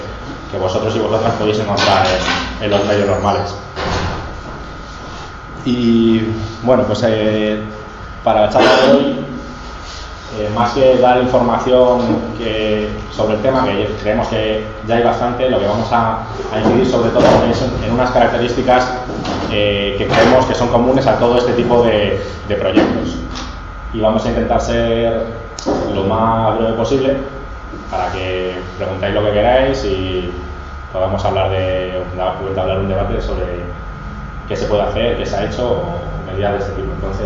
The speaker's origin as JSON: {"language": "Spanish", "town": "Alcorcón", "region": "Community of Madrid", "country": "Spain", "said": "nosotros simplemente somos gente de Alcorcón que está en contra que se posiciona en contra del proyecto Eurovegas"}